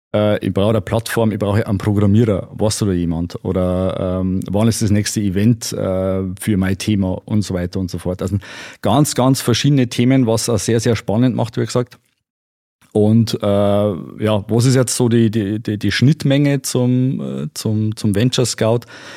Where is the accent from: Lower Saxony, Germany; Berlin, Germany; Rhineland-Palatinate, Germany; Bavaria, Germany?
Bavaria, Germany; Deggendorf; und bin froh, dass ich jetzt in meiner Heimat in Deckendorf jetzt das auch komplett zu 100% beruflich machen darf.